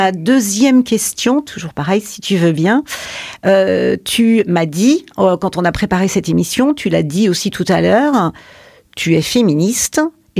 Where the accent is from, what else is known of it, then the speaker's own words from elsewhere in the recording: France; Mais je veux dire, chez nous, en France, il y en a.